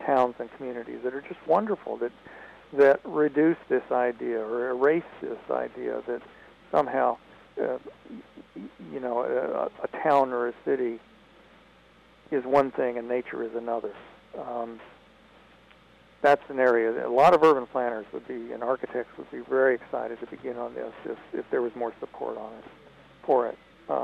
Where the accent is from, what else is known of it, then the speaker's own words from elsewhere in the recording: Kansas City, Missouri, United States; And I grew up in Kansas, Missouri.